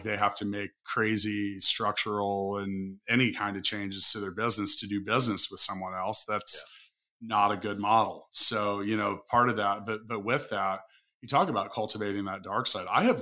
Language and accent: English; Kansas City, Missouri, United States; here in my hometown of Kansas City.